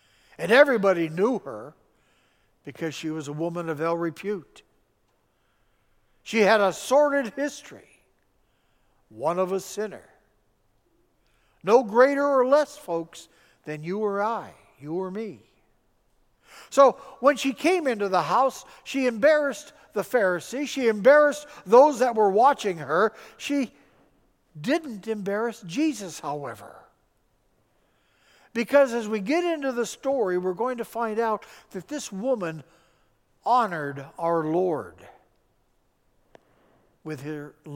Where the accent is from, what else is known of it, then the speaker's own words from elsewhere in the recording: Detroit, Michigan, United States; And you can imagine me growing up in Detroit at that time, how controversial that was.